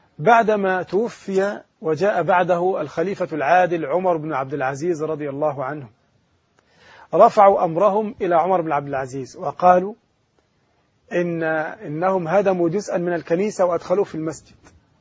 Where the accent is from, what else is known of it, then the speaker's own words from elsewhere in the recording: Egypt; أو أي أحد من مشايخ العلماء الأجلاء المشهورون عندنا في مصر